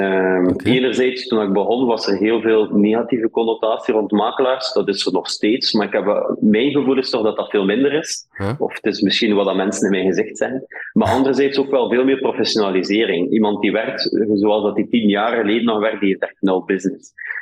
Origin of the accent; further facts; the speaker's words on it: Ostend, Flanders, Belgium; ik ben van Oostende, ik hou van Oostende